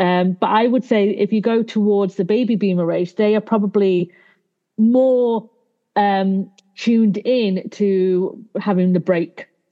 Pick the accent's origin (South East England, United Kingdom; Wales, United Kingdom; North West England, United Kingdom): North West England, United Kingdom; Manchester; I'm from Manchester, but I do visit London a few times a month because I've got work and clients down there.